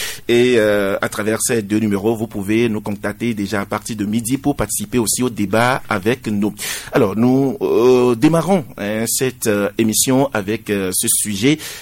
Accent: Togo; nous revenons justement à la source en tant que Togolais

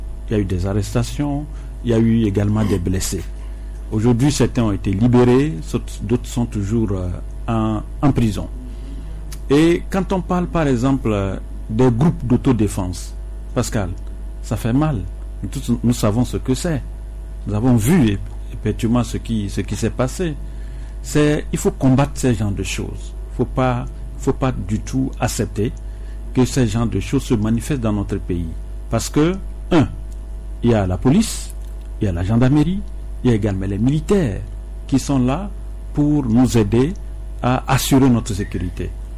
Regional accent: Togo; Essayons, en tant que Togolais que nous sommes, si nous pouvons combattre

